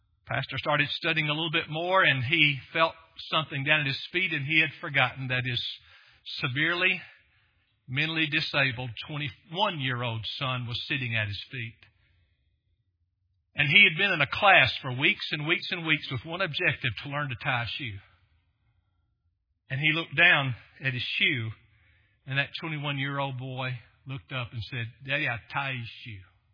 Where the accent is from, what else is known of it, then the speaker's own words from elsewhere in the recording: Lawrenceburg, Tennessee, United States; was a church called Meadowview Baptist Church that was literally on the wrong side of the tracks in my hometown of Lawrenceburg, Tennessee.